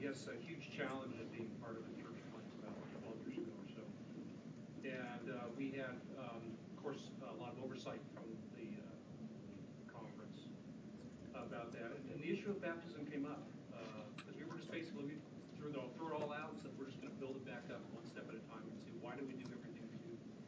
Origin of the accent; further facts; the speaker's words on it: Battleground, Washington, United States; I'm from Battleground.